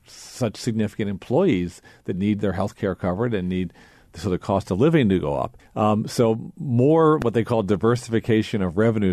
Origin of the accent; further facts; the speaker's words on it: Baltimore, Maryland, United States; I grew up in Baltimore City, and I was born in 1961.